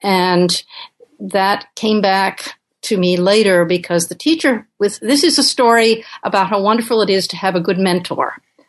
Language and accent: English; Uganda; I grew up in Uganda, in East Africa, where my father was an anthropologist working in Kampala at that time.